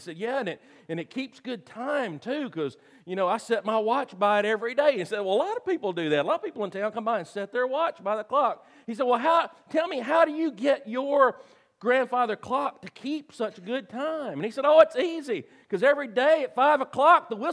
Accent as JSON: {"language": "English", "town": "Brownsville", "region": "Tennessee", "country": "United States", "tie": "born or raised there", "said": "I remember, I grew up in Brownsville, Tennessee, and you could set your clock by, we had cotton gins."}